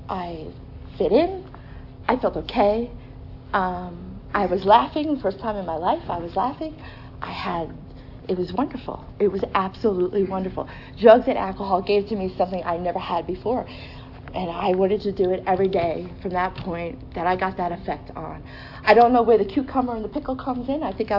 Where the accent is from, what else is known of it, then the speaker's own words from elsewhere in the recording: New Jersey, United States; But I'm from New Jersey